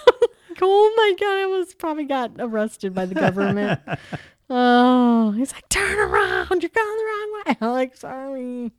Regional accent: Detroit, Michigan, United States; Born and raised in South Detroit. Even though there is no South Detroit.

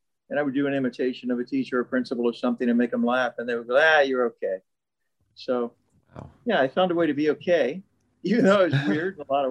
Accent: the South, United States; I was raised in the South, so you never talk about yourself.

